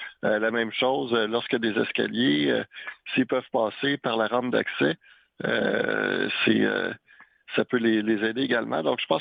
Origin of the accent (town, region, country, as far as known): Saint-Bruno-de-Montarville, Quebec, Canada; born or raised there